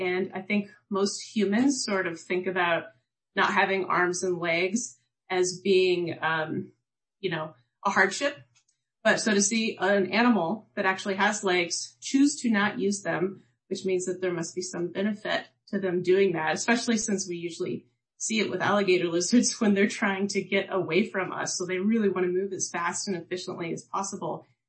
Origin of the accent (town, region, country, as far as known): Kentucky, United States; born or raised there